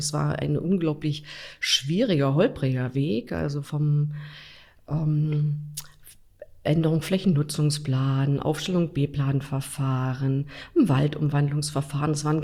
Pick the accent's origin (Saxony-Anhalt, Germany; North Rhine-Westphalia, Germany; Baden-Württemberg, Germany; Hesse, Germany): Saxony-Anhalt, Germany; Ilsenburg; Das war natürlich in Ilsenburg, meine Heimatstadt, die ich liebe